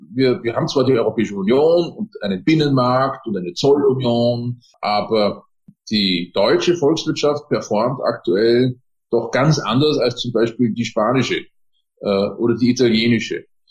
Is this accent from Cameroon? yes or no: no; Austria; moved away as an adult; also born or lived in Germany; Ich bin Österreicher, ne? Das hört man sowieso.